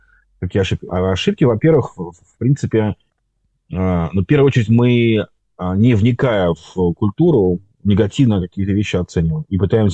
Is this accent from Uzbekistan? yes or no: yes; Uzbekistan; also born or lived in Tajikistan; Ну, потому что я там вырос в Узбекистане.